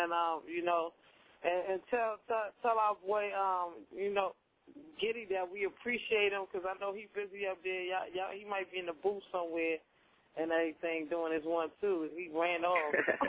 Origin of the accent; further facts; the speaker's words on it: New York, United States; now in DMV, United States; I'm from New York, but I live in the DMV